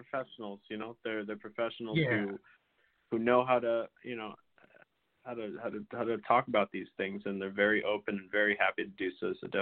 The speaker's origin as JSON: {"language": "English", "town": "Newton", "region": "Massachusetts", "country": "United States", "tie": "born or raised there", "also_born_or_lived": "Chicago", "said": "I was born in Chicago, but I moved when I was with my family when I was three to Newton."}